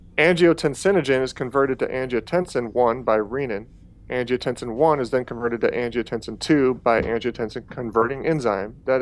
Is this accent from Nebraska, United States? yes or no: yes; Nebraska, United States; I grew up in Nebraska, trained at the University of Nebraska Med Center, worked in the community around Omaha for a year after that.